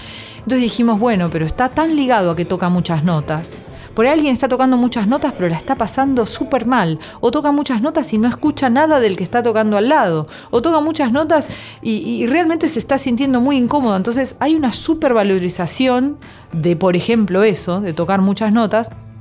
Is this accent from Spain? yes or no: no; Argentina; Soy una mujer argentina de 45 años, madre de una niña de 7 años … docente, flautista, música, compositora.